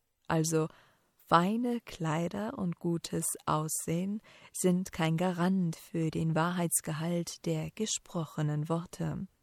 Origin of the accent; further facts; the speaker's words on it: Remscheid, North Rhine-Westphalia, Germany; accent: Remscheider Platt; übersetze ich diese Sprüche in unseren Dialekt, das Remscheider Platt.